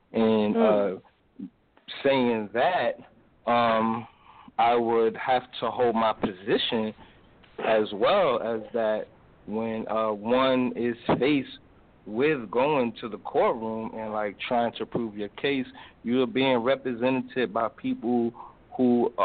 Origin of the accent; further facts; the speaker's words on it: New York City, New York, United States; I'm from Harlem.